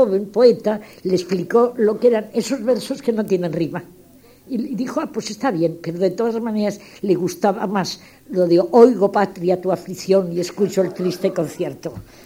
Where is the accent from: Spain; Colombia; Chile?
Spain; Y yo, que no suelo, como buena española, me han enseñado desde pequeña a no emocionarme mucho